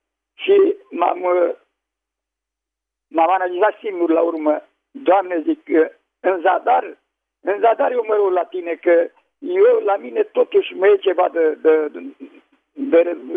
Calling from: Slatina, Olt County, Romania; din Slatina.

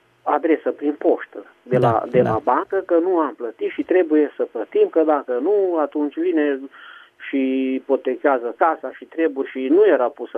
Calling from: Bihor County, Romania; Sunt din Bihor.

